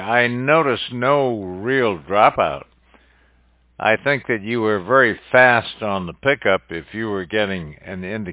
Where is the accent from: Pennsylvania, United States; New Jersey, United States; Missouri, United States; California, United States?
California, United States; San Francisco; First of all, I was raised in San Francisco, Gene, so we got something in common there.